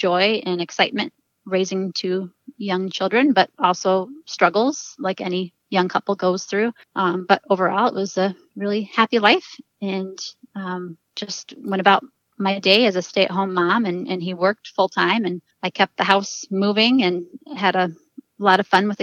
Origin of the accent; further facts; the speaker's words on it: Marquette, Michigan, United States; So I currently live in my hometown, which is Marquette, Michigan, in the Upper Peninsula. So way up north on the south shore of Lake Superior. It's a town of about 20,000 people, plus more in the surrounding area. Fairly remote.